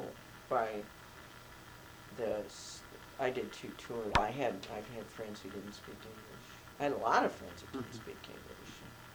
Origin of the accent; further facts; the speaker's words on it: Midwest, United States; I grew up in the Midwest, and Midwest summers, I mean, don't have anything on Vietnam.